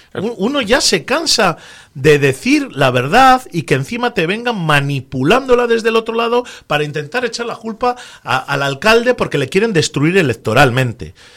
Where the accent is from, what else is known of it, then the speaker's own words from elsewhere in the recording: Laredo, Cantabria, Spain; Y llevo mi pueblo en el alma.